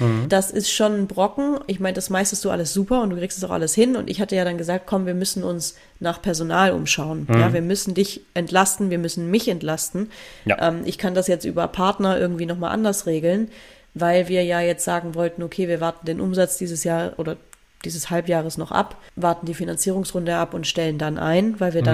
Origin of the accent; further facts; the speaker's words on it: Baden-Württemberg, Germany; ich bin Schwabe